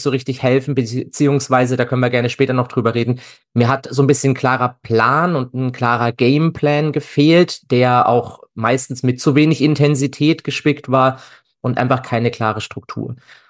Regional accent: Freiburg, Baden-Württemberg, Germany; Ich bin aus Freiburg im wunderschönen Breisgau im Südschwarzwald und wohne da mit meiner Frau und meinem kleinen Kind.

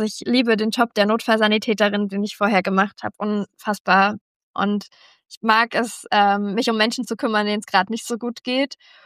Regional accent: Dresden, Saxony, Germany; eine A-Cappella-Popband aus Dresden, das ist meine alte Heimat.

